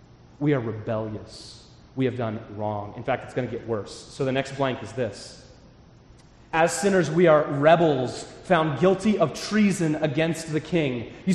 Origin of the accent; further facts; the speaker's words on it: United States; I'm an American. These kind of things anger me.